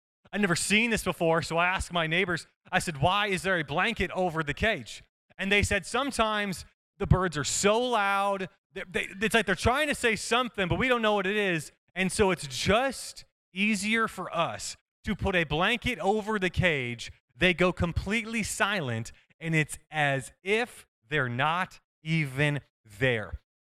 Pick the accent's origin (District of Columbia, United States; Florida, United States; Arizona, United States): Arizona, United States; Phoenix; I'm from Phoenix, Arizona, and I'm married.